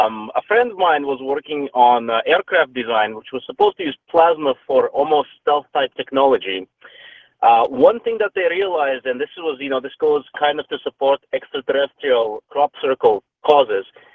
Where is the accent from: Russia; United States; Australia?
Russia; now in Canada; I'm originally from Soviet Union, from Russia.